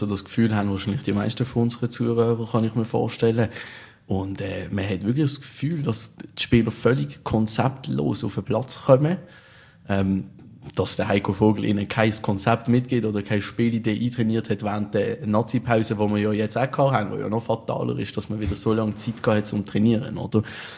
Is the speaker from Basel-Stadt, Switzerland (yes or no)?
yes; Basel, Basel-Stadt, Switzerland; als Basler